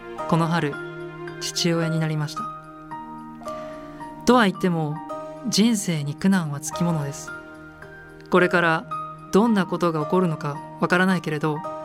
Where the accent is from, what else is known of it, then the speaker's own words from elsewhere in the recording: Ise, Mie, Japan; 重県伊勢市に帰った僕は一人車を走らせていました。